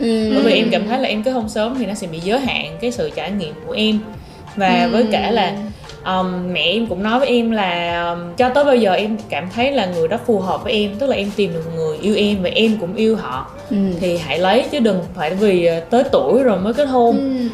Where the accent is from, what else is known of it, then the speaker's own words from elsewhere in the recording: Nha Trang, Khanh Hoa, Vietnam; Thì maybe là ở Nha Trang, tại vì Nha Trang là quê của em nữa.